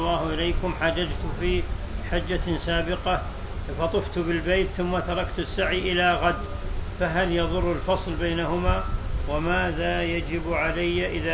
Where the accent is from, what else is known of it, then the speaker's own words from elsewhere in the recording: Mecca, Makkah Province, Saudi Arabia; وأنا من أهل مكة